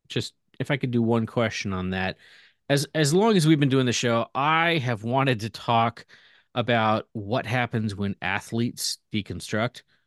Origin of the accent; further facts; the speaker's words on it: Seattle, Washington, United States; You know, I'm from Seattle.